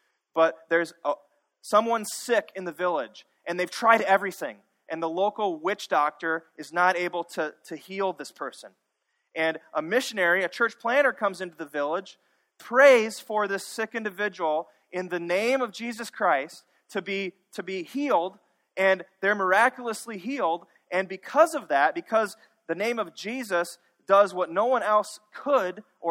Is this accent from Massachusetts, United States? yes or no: no; Minnesota, United States; and we're from Minnesota, right?